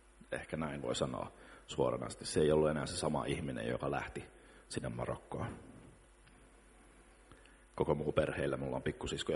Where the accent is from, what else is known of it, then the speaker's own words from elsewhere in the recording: Helsinki, Uusimaa, Finland; born there; also born or lived in Vantaa / Jakobstad / Kokkola / Keuruu; Papereissa lukee, että mä oon syntynyt Vantaalla, mutta mä oon syntynyt Helsingissä. Ja siitä me on muutettu Vantaalle, siitä me on muutettu Pietarsaareen, siitä me on muutettu Kokkolaan, sieltä me on muutettu Keuruulle.